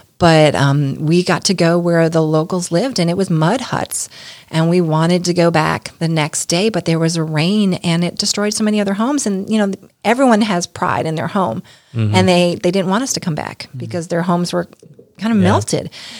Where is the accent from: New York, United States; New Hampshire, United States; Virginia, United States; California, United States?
New York, United States; And, you know, like I said, I'm from New York, right?